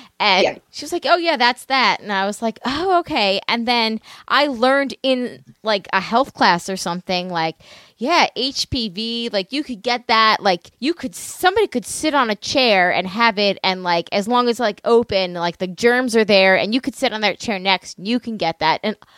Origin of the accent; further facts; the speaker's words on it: Long Island, New York, United States; now in North Carolina, United States; I'm from Long Island. I live in North Carolina now.